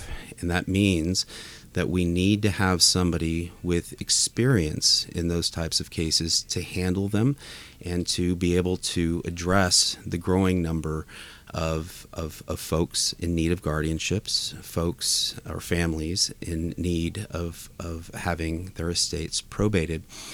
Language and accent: English; Seguin, Texas, United States; Growing up in Seguin and then right up the road on 123, we had a family farm and ranch. I come from here. I am from here.